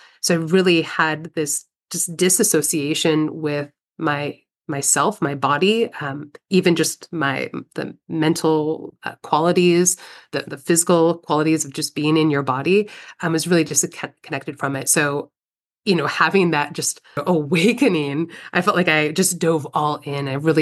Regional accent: Midwest, United States; So I grew up in the Midwest, kind of a pretty low-key, typical Midwestern upbringing.

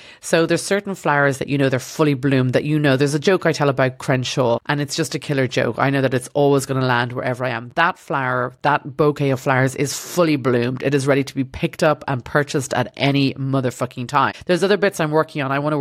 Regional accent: Dublin, Leinster, Ireland; I grew up in Dublin and on Moore Street or Grafton Street

